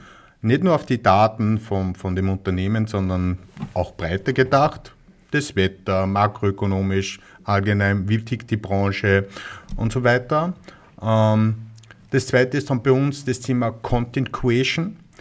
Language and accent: German; Austria; accent: Austrian; Man wird es unschwer hören, ich komme aus Österreich, am Dialekt.